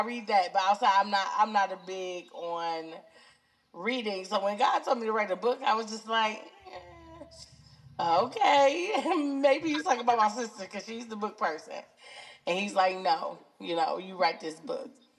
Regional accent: Cleveland, Ohio, United States; I am from Cleveland, Ohio. I've lived there all my life.

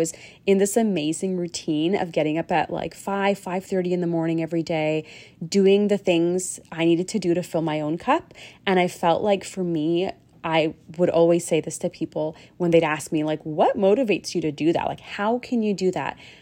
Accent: Punjab, India; I'm East Indian. Like, I have this Punjabi fire in me. Like, it is just embedded in my bones.

